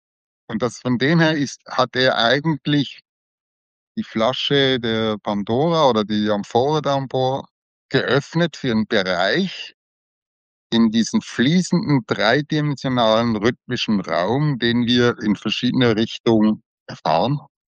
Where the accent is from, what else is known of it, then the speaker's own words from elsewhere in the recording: Basel, Basel-Stadt, Switzerland; von der Schweizer Halle, das ist ein großes Industriegebiet bei uns in Basel, wo Säure hergestellt wird und andere feine Stoffe